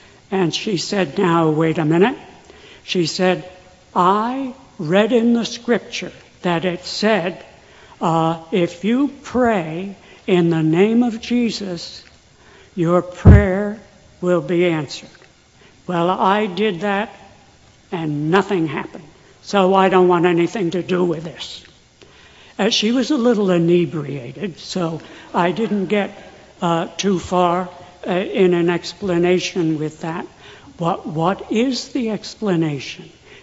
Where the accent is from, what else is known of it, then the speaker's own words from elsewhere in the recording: Wanaque, New Jersey, United States; I went to the bar in my hometown in Wanacue